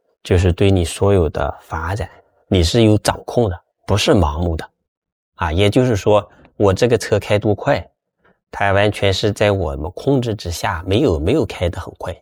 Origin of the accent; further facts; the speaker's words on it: Shanxi, China; 我来自一个山西农村，是一个大家庭，我有这个七个兄弟姐妹